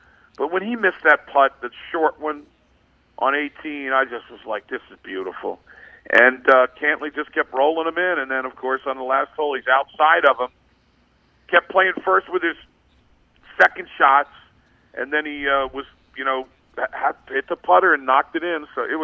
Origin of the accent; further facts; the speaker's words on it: Maryland, United States; Yeah, my home state of Maryland, boy, that's a beautiful course